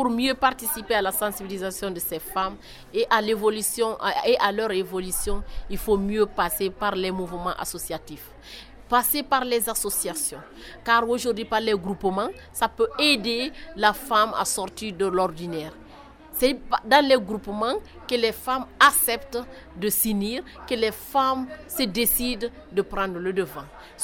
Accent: Guinea; Je viens de la Guinée

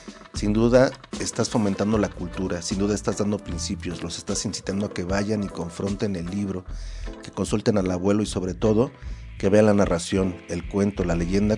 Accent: Yucatán, Mexico; now in Colima, Mexico; soy originario de Yucatán, del sureste mexicano, pero radico desde hace ya 16 años en Colima.

